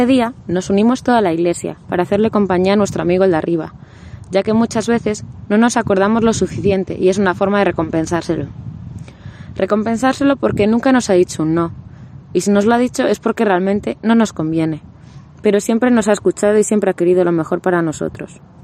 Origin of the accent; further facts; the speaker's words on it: Ourense, Galicia, Spain; soy de Ourense